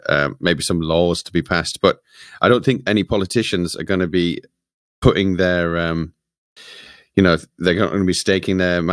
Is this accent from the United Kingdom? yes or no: yes; United Kingdom; now in South Korea; as a Brit living in South Korea